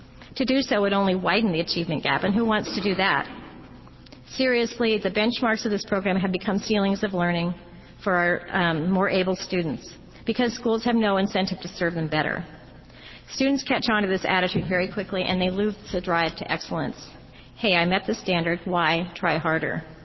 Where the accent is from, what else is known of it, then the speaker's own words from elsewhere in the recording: Beaverton, Oregon, United States; from Beaverton.